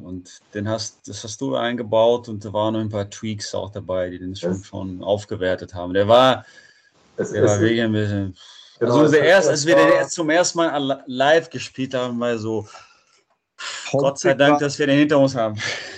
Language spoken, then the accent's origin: German; Bielefeld, North Rhine-Westphalia, Germany; Ich komme aus Bielefeld und das war's eigentlich.